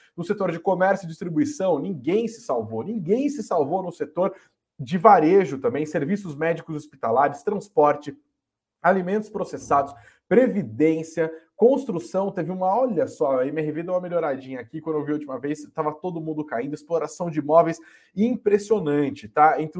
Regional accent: Piracicaba, São Paulo, Brazil; accent: Piracicabano; Ela achava feio o sotaque. E aí eu cresci sofrendo bullying. Porque em Piracicaba você sofre bullying se você falar porta.

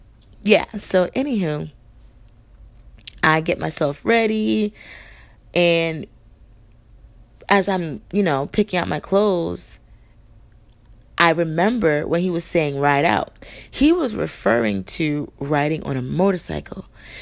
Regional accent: Queens, New York, United States; I am an original New Yorker. I was born in Queensbridge, South.

